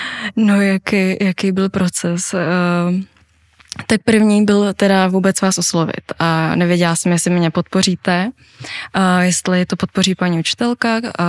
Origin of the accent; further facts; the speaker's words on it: Svitavy, Pardubice Region, Czechia; u nás ve Svitavách ani jsme k tomu nějak ani blíž neměli